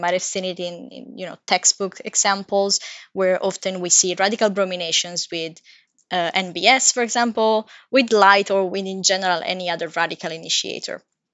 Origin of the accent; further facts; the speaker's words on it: Milan, Lombardy, Italy; moved away as an adult; also born or lived in Netherlands; now in United States; I was born and raised in Italy, in Milano. I studied there up until undergrad, and then I did my PhD in the Netherlands in the group of Professor Timothy Noel.